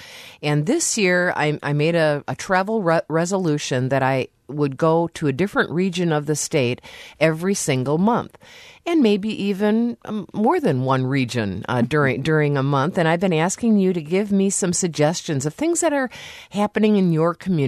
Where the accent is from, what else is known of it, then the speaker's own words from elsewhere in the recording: Appleton, Wisconsin, United States; I also went to Appleton, and I saw a lot of things in Appleton, but that's my hometown, so I guess that doesn't really count.